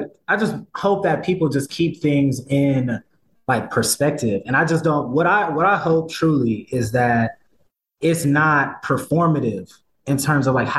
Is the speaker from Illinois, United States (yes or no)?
no; Atlanta, Georgia, United States; Like, I'm born and raised in Atlanta. I'm used to being around a lot of people that look like me naturally